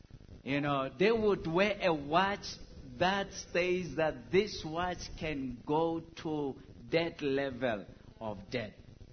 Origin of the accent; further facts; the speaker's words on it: Tembisa, Gauteng, South Africa; By the way, I was born and bred in Tembisa, so I was in the fighting small boy there, you know, and so I know of this experience.